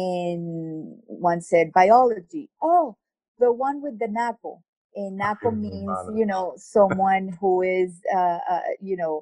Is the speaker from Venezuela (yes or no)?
yes; Venezuela; now in France; the first thing that I learned when I moved to France was that, you know, growing up in Venezuela, we are very mixed.